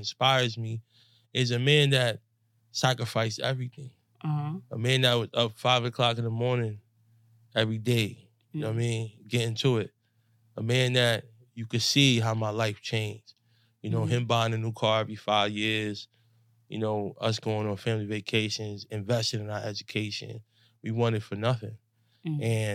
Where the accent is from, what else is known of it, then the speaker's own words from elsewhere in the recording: Bronx, New York, United States; I'm coming from the Bronx. Mm-hmm. I'm the majority over there. Like, everything is black and brown where I'm from.